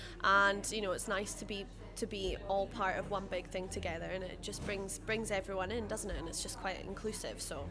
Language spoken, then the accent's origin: English; Scotland, United Kingdom; now in Holland, Netherlands; Well, I'm from the Highlands of Scotland, actually